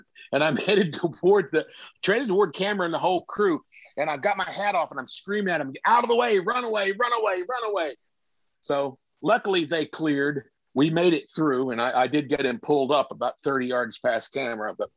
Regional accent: Kentucky, United States; moved away; But I grew up in Kentucky, and my mother's family were all horse people

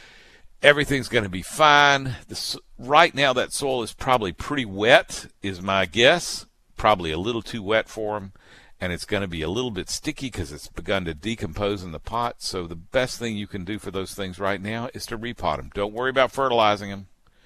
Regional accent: Alabama, United States; I grew up, when I grew up over on Cypress Shores on Dog River

